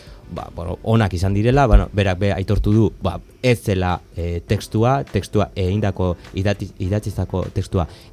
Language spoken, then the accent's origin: Basque; Galdakao, Basque Country, Spain; nik Aperribaikoa naiz, Galdakukua eta justo Basauri oso hurbil dago, alboan. Eta nik Basauri ikasi dut.